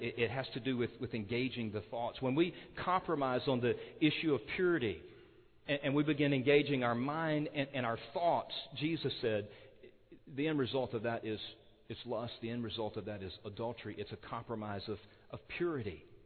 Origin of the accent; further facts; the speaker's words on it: Baton Rouge, Louisiana, United States; I grew up in Baton Rouge. We could drive over to Houston and watch the Astros play